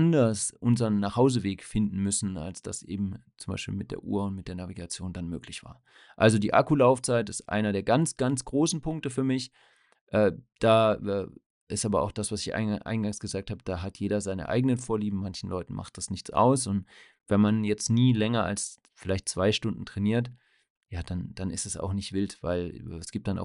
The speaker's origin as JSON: {"language": "German", "region": "Swabia", "country": "Germany", "accent": "Swabian", "said": "aber es liegt wohl am Schwäbischen. Ich habe doch ein bisschen Dialekt."}